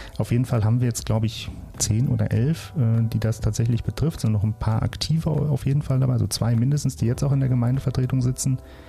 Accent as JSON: {"language": "German", "region": "Hesse", "country": "Germany", "said": "also ich komme ja aus Südhessen, da kenne ich das auch nicht so."}